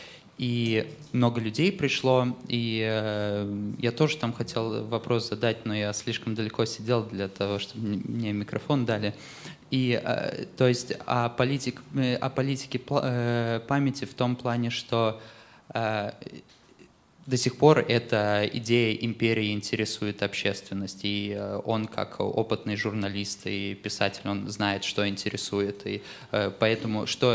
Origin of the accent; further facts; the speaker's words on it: Estonia; я из Эстонии, как раз вот приехал в Москву налаживать диалог.